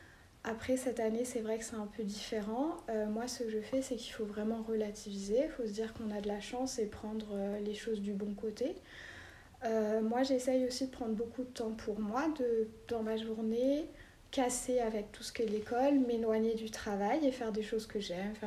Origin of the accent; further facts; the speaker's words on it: France; now in Santiago, Chile; je suis française et actuellement, je suis en terminale ES au collège Antoine de Saint-Exupéry à Santiago, au Chili.